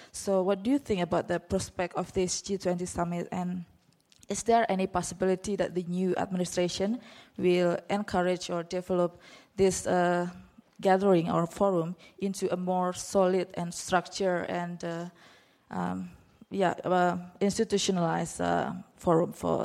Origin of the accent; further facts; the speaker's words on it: Washington, District of Columbia, United States; I'm from Washington, D.C.